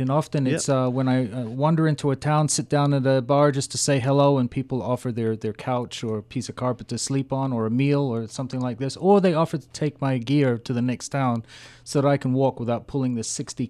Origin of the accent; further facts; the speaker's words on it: New Zealand; Yes, I'm a veteran also from Desert Storm as a Kiwi.